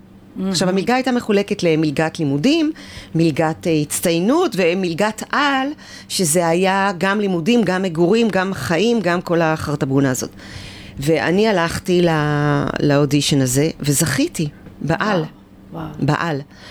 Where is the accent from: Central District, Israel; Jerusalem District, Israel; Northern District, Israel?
Northern District, Israel; Afula; אני מעמק ישראל, מאפולה, במקור.